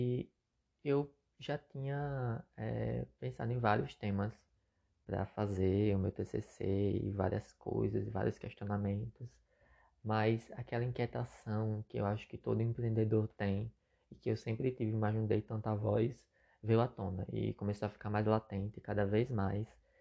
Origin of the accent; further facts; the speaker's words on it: Alagoas, Brazil; Eu sou alagoano, eu estudei produção de moda na Escola Técnica de Artes.